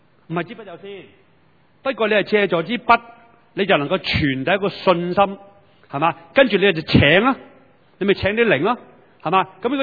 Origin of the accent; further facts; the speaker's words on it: China; 我中國人叫做一物似一物，糯米似木蝨。